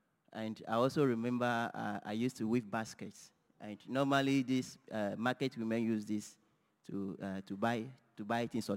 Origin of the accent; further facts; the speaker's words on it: Volta, Ghana; born there; I'm from Ghana. I was born in a small village in the Volta region. And I'm married with two kids.